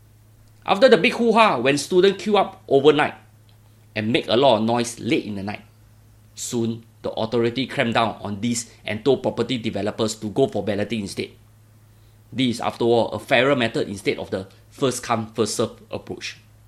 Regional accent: Bedok, East Region, Singapore; born there; This is after all my birthplace, by the way. I was born in Bedok, Block 423, Bedok North Avenue 1, in a humble 3-room flat. That is why I have a strong affiliation with this town.

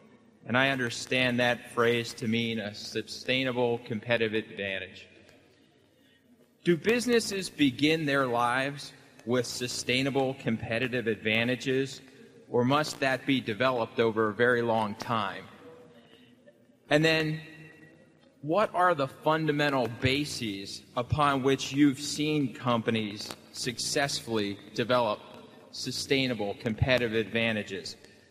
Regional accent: San Mateo, California, United States; I'm from San Mateo, California.

